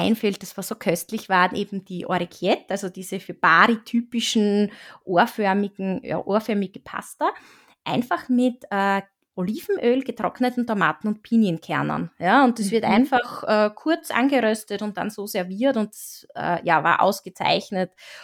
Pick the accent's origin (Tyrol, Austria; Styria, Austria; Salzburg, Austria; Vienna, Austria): Styria, Austria; also bei uns in der Steiermark sagt man Bretteljause dazu